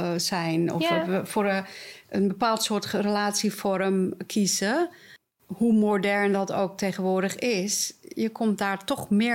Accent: Amsterdam, North Holland, Netherlands; En vooral, ik ben in Amsterdam opgegroeid.

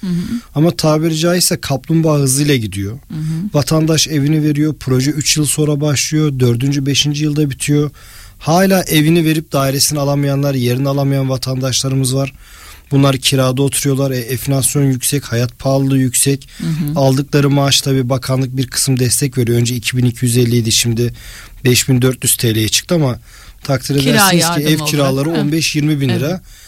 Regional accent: Gazipaşa, Antalya, Turkey; Bizim Gazipaşa ilçemiz çok keyifli bir ilçe, çok renkli bir ilçe.

